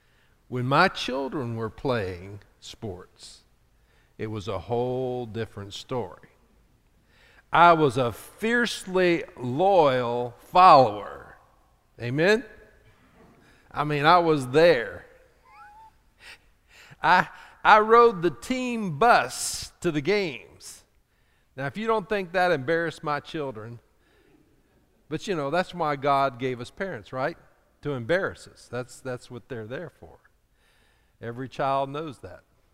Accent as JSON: {"language": "English", "town": "Atlanta", "region": "Georgia", "country": "United States", "tie": "born or raised there", "said": "when I was growing up in Atlanta, they just lost everything."}